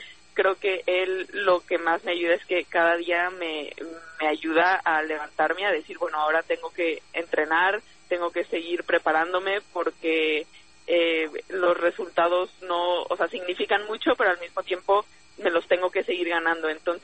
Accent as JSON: {"language": "Spanish", "country": "Mexico", "said": "O sea, a lo mejor no somos muchísimas las mexicanas"}